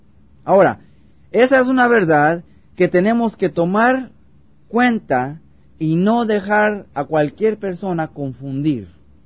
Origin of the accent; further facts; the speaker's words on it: United States; nosotros como americanos tenemos la libertad de hacer lo que sea